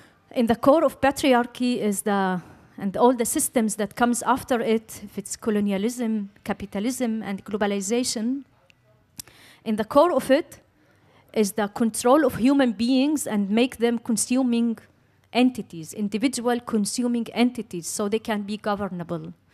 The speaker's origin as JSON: {"language": "English", "country": "Palestine", "tie": "born or raised there", "said": "as myself, as I grew up also in Palestine, and with all the privilege that I had"}